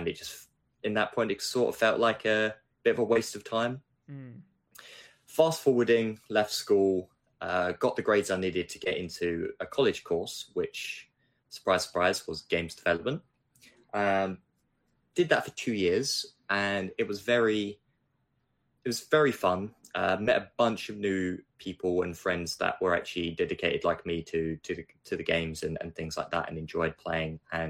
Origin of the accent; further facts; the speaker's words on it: East of England, United Kingdom; I grew up in Essex, and I went to a school in that area